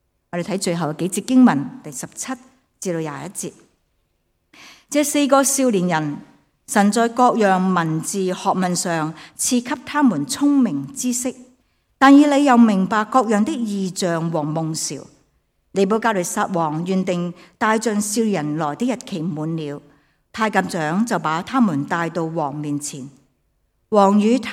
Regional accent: Hong Kong

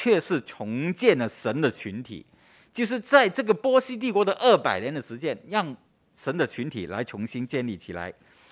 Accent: Hong Kong; 现在我们香港人都面对这个很转变很大的城市，跟以前很不同

